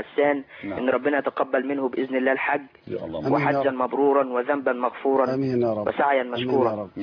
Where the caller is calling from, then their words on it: Cairo, Cairo Governorate, Egypt; من القاهره.